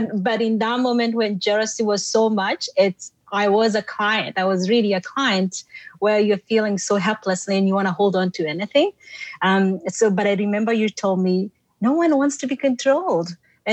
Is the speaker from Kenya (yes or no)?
yes; Kenya; moved away; Originally, I came from, as you know, Dr. Tammy, I came from Kenya. So I came to study here and I got married and started life here.